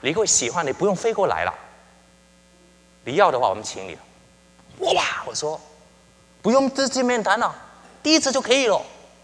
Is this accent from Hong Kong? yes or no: yes; Hong Kong; moved away as an adult; now in United States; 我在香港长大，在这边读书，香港长大以后，在中文大学读完书以后，就来美国啊，德州大学念博士学位。